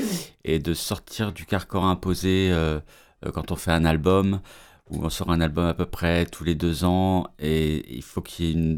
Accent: Groix, Brittany, France; now in Canada; Je suis breton de l'île de Groix, dans le Morbihan, et je suis arrivé avec ma famille en 2010, donc on a fait directement d'un océan à l'autre, et on s'est arrêté à Vancouver.

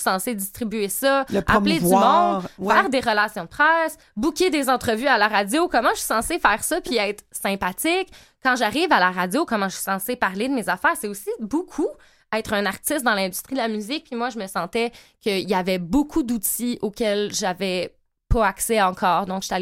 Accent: Châteauguay, Quebec, Canada; born there; je okay. suis née à Châteauguay, sur la rive sud. Ma famille vient des Laurentides, fait que je suis souvent allée dans les Laurentides pour aller les visiter. Mais ensuite, j'ai fait mon secondaire en Beauce.

